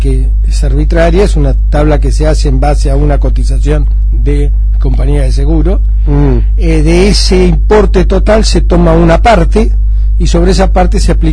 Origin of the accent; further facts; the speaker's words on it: Buenos Aires, Argentina; como bonaerense, me alegra mucho tener representantes que se preocupan por la provincia de Buenos Aires